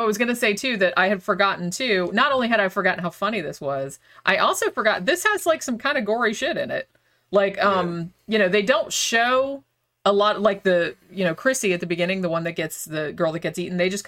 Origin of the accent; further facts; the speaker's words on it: Daytona Beach, Florida, United States; I grew up in Daytona Beach, right on the Atlantic Ocean.